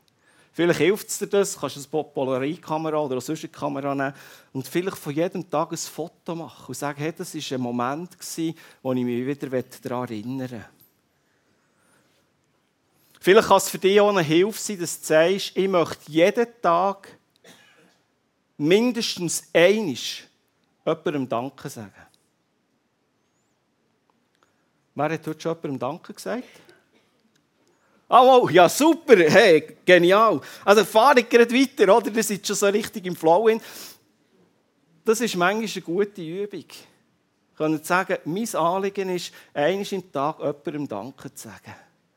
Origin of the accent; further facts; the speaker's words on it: Switzerland; das sind wir Schweizer.